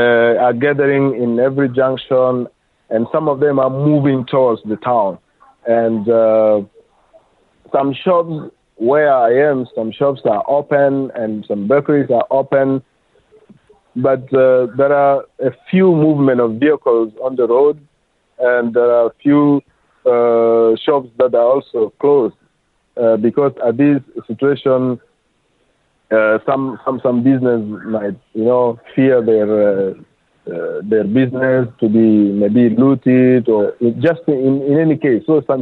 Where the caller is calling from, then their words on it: Khartoum, Sudan; I'm speaking from Khartoum South